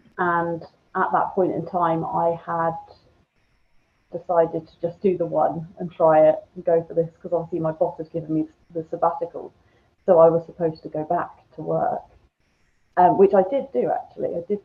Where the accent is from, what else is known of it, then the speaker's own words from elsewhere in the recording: England, United Kingdom; now in Austria; I come from the UK. I come from England.